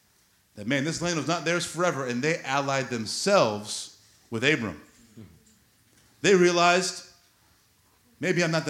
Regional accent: Illinois, United States; I'm from Illinois, you're right.

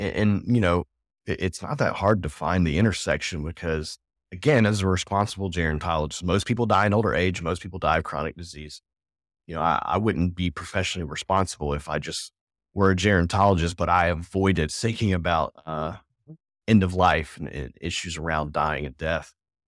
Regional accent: Alabama, United States; I'm now living back in my home state of Alabama

